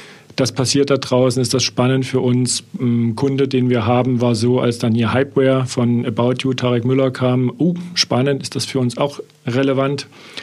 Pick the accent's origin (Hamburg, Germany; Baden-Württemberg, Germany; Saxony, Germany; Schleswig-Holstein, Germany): Saxony, Germany; Dresden; now in Nuremberg, Germany; Dresden ist ja meine Heimatstadt, von daher bin ich auch mal wieder da, freut mich. Aktuell Nürnberg